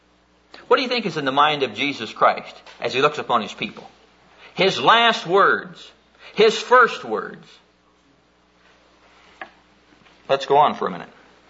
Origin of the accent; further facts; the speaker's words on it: Neola, Iowa, United States; I'm from southwestern Iowa. I'm from Neola, Iowa. And in case you don't know where that is, it's just between Persia and Underwood down there.